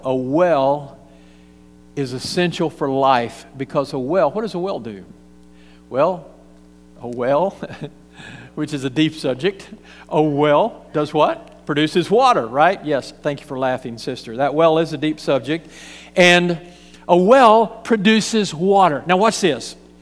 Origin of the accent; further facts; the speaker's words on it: Texas, United States; You know, when you come from a dry place, you never wish or pray that it would stop raining. I grew up out in West Texas, and you really can't appreciate that.